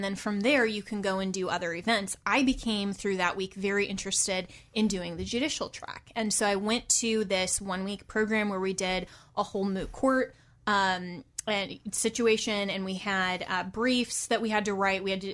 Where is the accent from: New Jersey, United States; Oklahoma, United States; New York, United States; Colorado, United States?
Colorado, United States; I am an attorney from Colorado